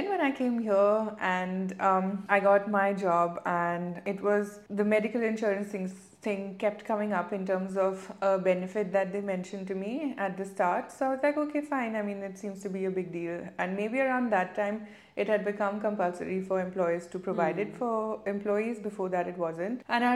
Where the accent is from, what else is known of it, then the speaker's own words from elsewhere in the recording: India; I grew up in India where there is no medical insurance largely.